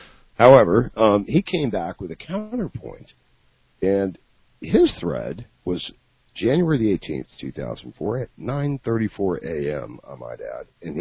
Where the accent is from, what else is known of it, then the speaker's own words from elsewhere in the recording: Dallas, Texas, United States; I remember when I was a kid in Dallas, Texas, which fairly metropolitan ar